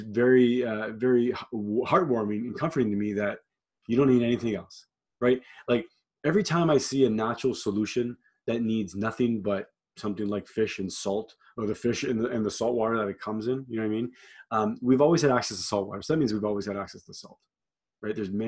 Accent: Ontario, Canada; I grew up in Northern Ontario. Shout out to Sault Ste. Marie. Shout out to Garden River. Shout out to Rankin Reserve.

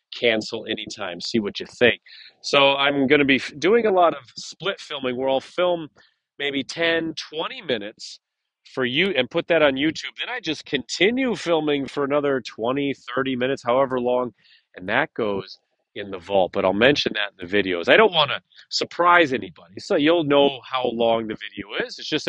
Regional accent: Midwest, United States; also born or lived in Central Florida; Basically, I'm getting back into my hometown. I love it up here. I'm a Midwestern boy. I'm a small town boy. I know I've been living in Central Florida for a while.

